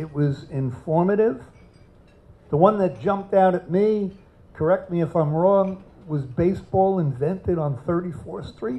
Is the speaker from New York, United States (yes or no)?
yes; Bronx, New York, United States; I was born in the Bronx. I grew up here.